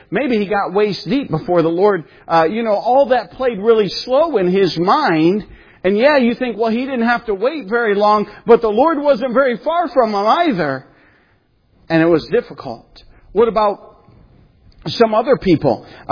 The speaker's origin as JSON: {"language": "English", "country": "United States", "said": "And I just, you know, I'm an American, you know, convenient."}